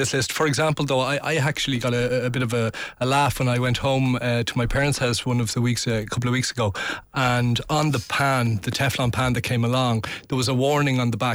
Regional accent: Swords, Leinster, Ireland; I'm from Swords. We're not used to it out there.

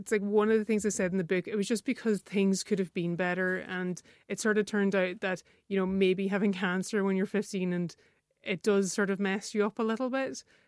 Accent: Ulster, Ireland; because I'm from Donegal, we use humour as a way of dealing with things

